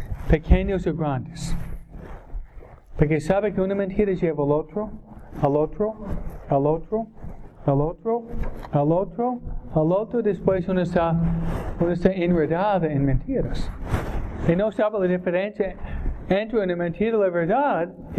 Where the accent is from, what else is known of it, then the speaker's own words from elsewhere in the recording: New York, United States; Yo soy de Nueva York, ¿no?